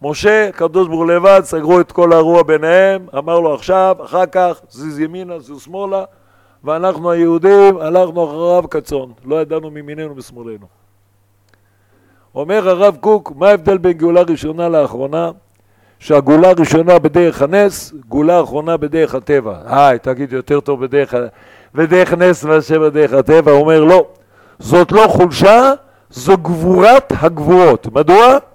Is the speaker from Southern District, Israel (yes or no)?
yes; Eilat, Southern District, Israel; אני גדלתי באילת, על הים, הייתי שייט.